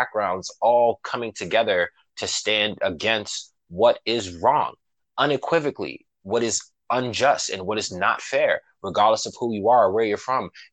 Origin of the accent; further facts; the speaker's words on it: Boston, Massachusetts, United States; Yeah, I grew up in the Bury, right in Mission Hill, off of Parker Street. I spent some years on Hillside, French Terrace, all over.